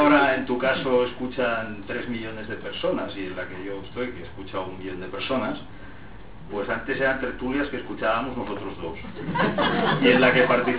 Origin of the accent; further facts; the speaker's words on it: Barcelona, Catalonia, Spain; Somos catalanes, somos barceloneses, aquí estamos y vamos a ser libres aquí.